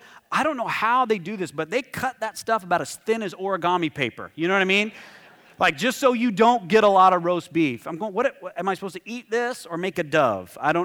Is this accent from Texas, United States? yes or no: yes; Texas, United States; Where I grew up in West Texas, there's a couple of really great buffets.